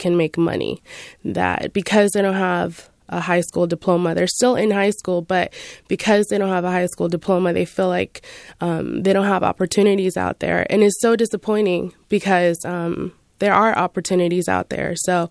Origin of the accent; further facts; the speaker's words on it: Richmond, United States; I grew up in a place where I grew up in Richmond, so violence is always a part of that lifestyle.